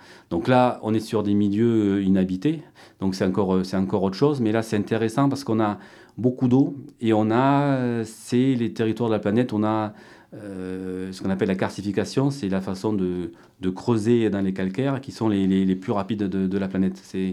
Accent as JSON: {"language": "French", "town": "Gourdon", "region": "Occitanie", "country": "France", "said": "Moi, je suis originaire de Gourdon, donc je suis un pur lotois."}